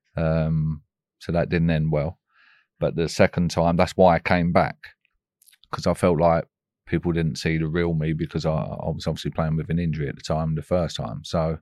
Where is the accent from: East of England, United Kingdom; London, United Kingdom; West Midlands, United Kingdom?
London, United Kingdom; Poplar; I was brought up in Poplar.